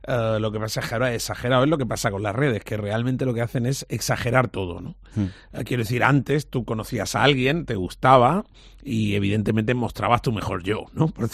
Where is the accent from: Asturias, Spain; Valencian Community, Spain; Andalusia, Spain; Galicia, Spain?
Andalusia, Spain; Torremolinos; Natural, nacimiento en Nigeria, de padres hindúes y hijo adoptivo de Torremolinos, por eso el acento de los acentos.